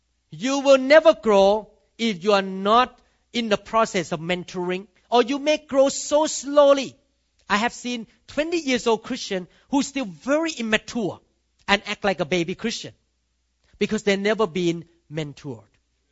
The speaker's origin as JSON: {"language": "English", "country": "Thailand", "second_language": "English", "moved": "yes", "lives_now": "United States", "said": "When I first came to America, I used the word shepherding because I came from Thailand."}